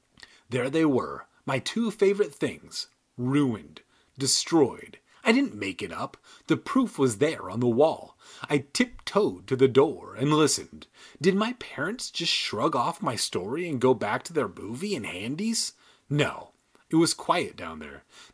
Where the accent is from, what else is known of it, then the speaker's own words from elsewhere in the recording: United States; And we're American as fuck.